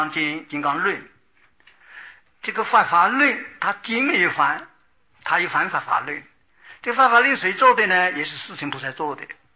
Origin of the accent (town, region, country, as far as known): China